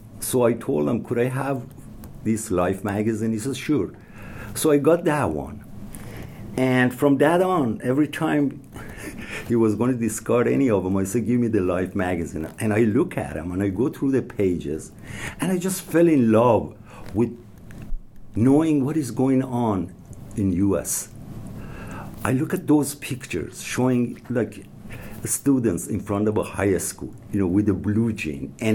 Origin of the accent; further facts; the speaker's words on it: Tehran, Tehran Province, Iran; English is a second language; moved away as an adult; I was born in 1947 in Tehran, Iran. So I went to elementary school, high school in Iran, and also I did my undergraduate in horticulture in Iran.